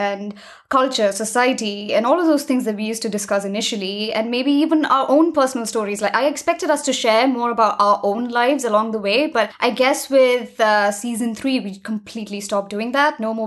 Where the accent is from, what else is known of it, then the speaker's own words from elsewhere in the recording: India; I come from India. I live in a first world country now.